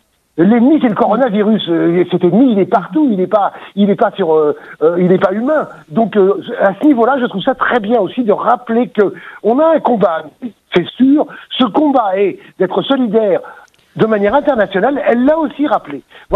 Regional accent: Marseille, Provence-Alpes-Côte d'Azur, France; en tant que Marseillais, évidemment à l'espace des Calanques de Marseille

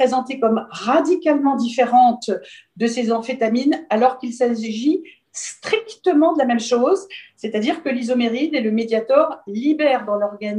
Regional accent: Brest, Brittany, France; le fait que je venais de Brest, c'est-à-dire que je représente un praticien hospitalier de province

